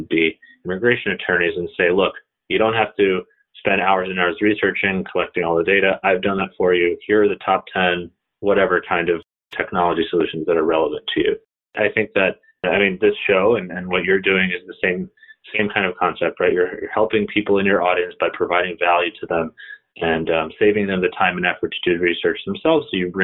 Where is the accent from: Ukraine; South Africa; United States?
Ukraine; Kharkiv, Kharkiv Oblast; first language Russian; English is a second language; Yeah, so I was born in Kharkiv, which is pretty close to the Russian border, actually. So, you know, I grew up speaking Russian rather than Ukrainian, for example.